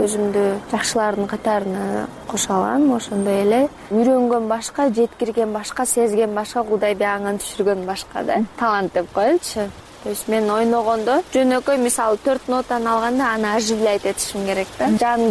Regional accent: Artux, Xinjiang, China; Кичинекей кезимде Артышта жашаганбыз, болсо ошол Кызыл Суу автоном районунда. Кичинекей балалык кезим ошол жактан өскөндөй

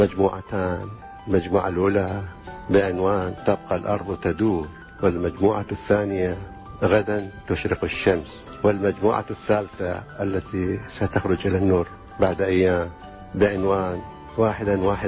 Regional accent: south, Iraq; born there; also born or lived in Baghdad; شاعر. أنا مواليد 1936، ولدت في الجنوب وعانيت معانيت، ثم ارتحلت إلى بغداد وعشت فيها أكثر من نصف قرن

